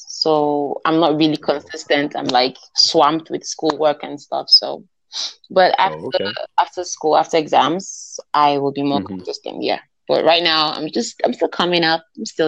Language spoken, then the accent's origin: English; Nigeria